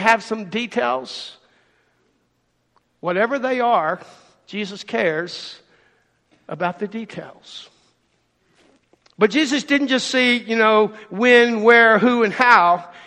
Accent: Lorenzo, Texas, United States; I grew up in Lorenzo. We showed livestock at the Crosby County Livestock Show.

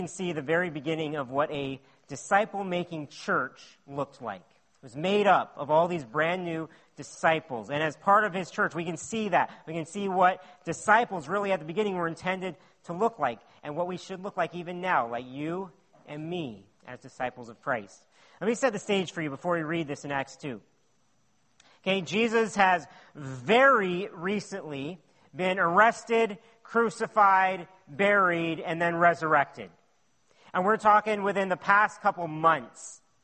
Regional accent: Canada; What does being Canadian mean? It means sweating in the summer and freezing in the winter, right?

